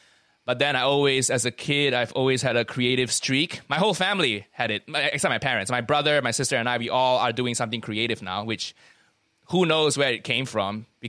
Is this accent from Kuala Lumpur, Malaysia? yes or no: yes; Kuala Lumpur, Malaysia; moved away as an adult; also born or lived in United States; now in England; I lived near the city, so it's. I grew up in Malaysia, 20 years of my life there before I went to America for university, then I moved over here.